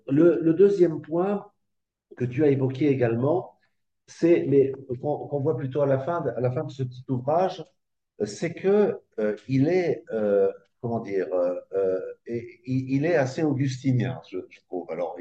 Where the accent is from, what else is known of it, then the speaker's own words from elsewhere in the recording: Nancy, Grand Est, France; Quand j'étais gamin à Nancy